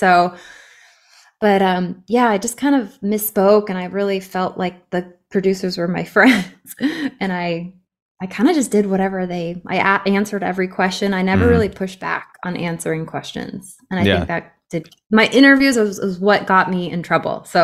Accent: Phoenix, Arizona, United States; he's like, because he's from Phoenix, I'm from Phoenix. He's like, and then I moved back here

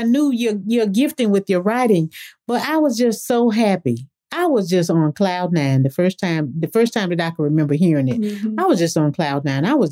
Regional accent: the South, United States; growing up in the South

